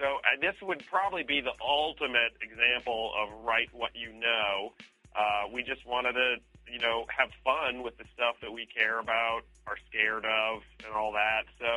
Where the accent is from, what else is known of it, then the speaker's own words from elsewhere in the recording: United States; And, I'm American, so I can't tell the difference.